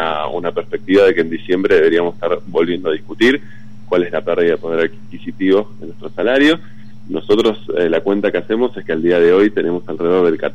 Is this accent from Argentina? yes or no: yes; Bariloche, Río Negro, Argentina; Yo soy de Bariloche